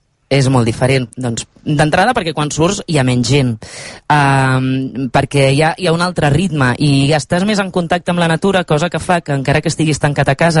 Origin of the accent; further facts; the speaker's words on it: Barcelona, Catalonia, Spain; visc en un poble, des de fa mig any vam prendre la decisió de canviar de lloc de residència, vivíem a Barcelona, som de Barcelona, i bé, ens vam enamorar de la que avui és casa nostra i vam marxar.